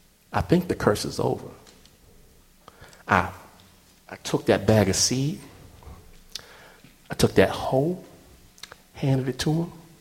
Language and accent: English; Detroit, Michigan, United States; I'm from Detroit.